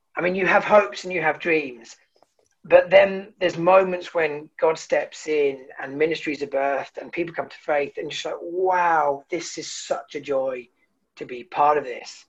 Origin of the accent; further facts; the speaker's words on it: Birmingham, West Midlands, United Kingdom; accent: Birmingham; And then we moved to Birmingham. He became the vicar of St. John's Harborne. So, you know, the secondary school years were in Birmingham. I managed to avoid the accent, so often people don't realise I am a Brummie, but I am indeed a Brummie.